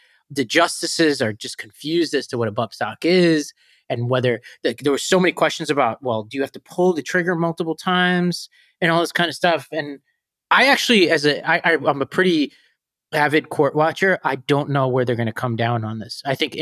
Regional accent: New York, United States; as somebody who's fairly restrictionist on this as a New Yorker

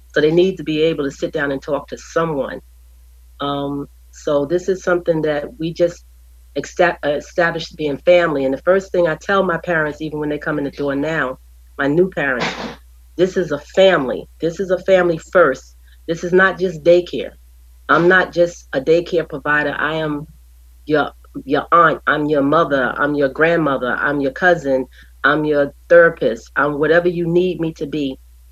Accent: Mississippi, United States; So, you know, I'm an old country woman. I'm from Mississippi

